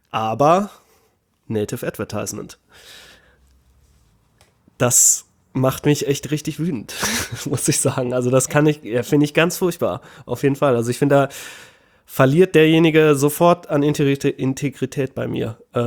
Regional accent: Detmold, North Rhine-Westphalia, Germany; now in Ruhr area, Germany; Aus Lippe. Lippe Detmold.

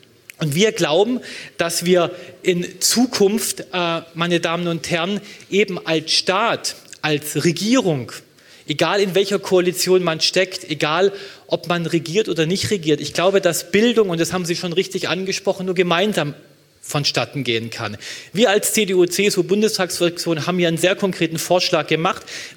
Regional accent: Baden-Württemberg, Germany; in meinem Heimatland, Baden-Württemberg

